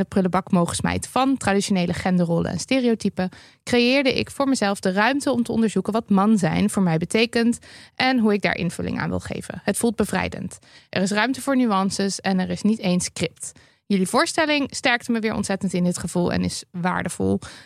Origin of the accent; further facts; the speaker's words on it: Overijssel, Netherlands; In de regio waar ik ben opgegroeid, Twente, was de sfeer in mijn directe omgeving heel gemoedelijk, maar toxic masculinity is daar erg prominent en veel ruimte voor iets anders leek er niet te zijn.